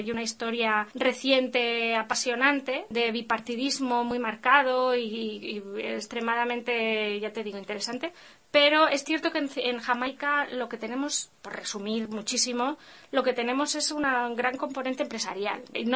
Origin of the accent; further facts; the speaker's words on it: Tarragona, Catalonia, Spain; Pero bueno, yo nací en Tarragona y sí que suelo, obviamente, pues habiendo nacido en Tarragona, pues siempre digo que soy de Tarragona, que es de donde me siento, pero sí tengo ese componente balear y andaluz también.